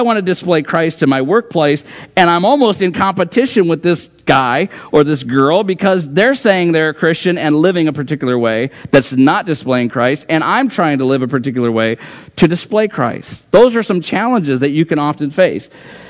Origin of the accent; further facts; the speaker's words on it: Rockford, Illinois, United States; I said I grew up in Rockford, Illinois.